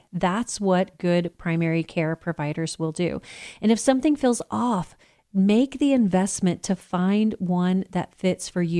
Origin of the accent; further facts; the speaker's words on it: Texas, United States; the measles outbreak here in my home state of Texas.